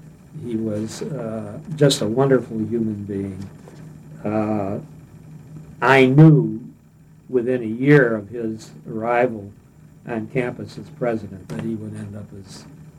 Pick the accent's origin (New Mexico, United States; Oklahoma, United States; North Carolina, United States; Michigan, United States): Michigan, United States; Detroit; I grew up in Detroit, you know, during the Depression.